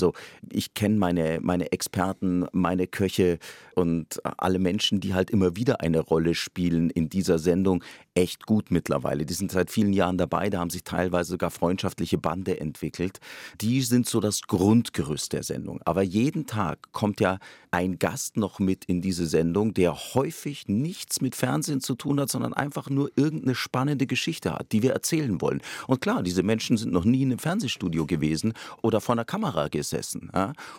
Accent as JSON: {"language": "German", "region": "Bavaria", "country": "Germany", "tie": "born or raised there", "said": "Ich fühle mich unglaublich wohl in Bayern. Das ist meine Heimat."}